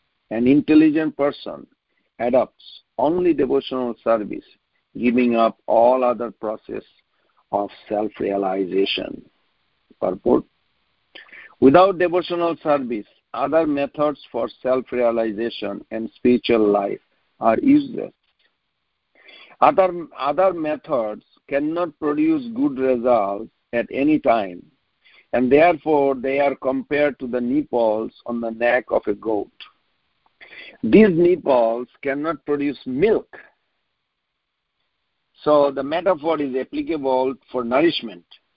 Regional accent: India; I remember in my hometown in a remote village in India, we saw many goats and they have this nipple.

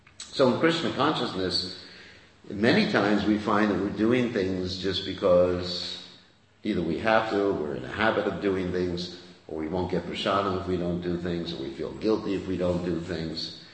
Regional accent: Fiji; So, just like where I come from, Fiji, I'm actually from Fiji, you wouldn't know it by seeing me

